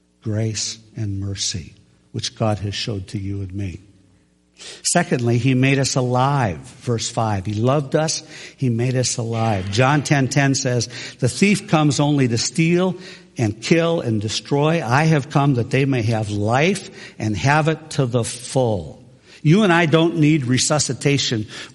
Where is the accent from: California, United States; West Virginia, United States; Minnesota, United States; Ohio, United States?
Minnesota, United States; We're from Minnesota, and Minnesotans know how to be nice.